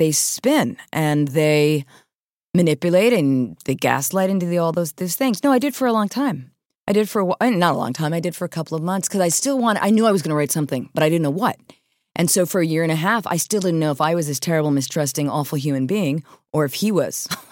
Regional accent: New York, United States; I came back to New York because this is my people. This is where this is my New York. I'm a New Yorker. I get New York.

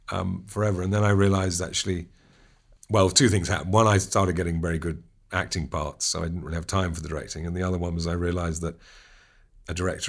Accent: United Kingdom; In the UK, people are unpleasantly surprised that I'm just a Brit.

